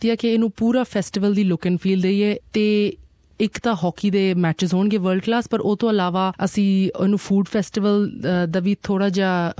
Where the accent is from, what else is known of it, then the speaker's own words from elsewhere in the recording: Chandigarh, India; now in Australia; ਮੈਂ ਹੈਗੀ ਹਾਂ ਚੰਡੀਗੜ੍ਹ ਦੀ, ਇੰਡੀਆ ਤੋਂ ਹਾਂ ਅਤੇ ਆਸਟ੍ਰੇਲੀਆ ਮੈਂ ਆਈ ਸੀ ਮਾਰਚ 'ਚ